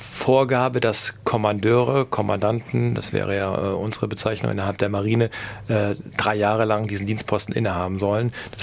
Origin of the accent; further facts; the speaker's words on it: Hesse, Germany; born there; Ich bin gebürtiger Hesse, von daher nicht zwingendermaßen mit der See so vertraut gewesen.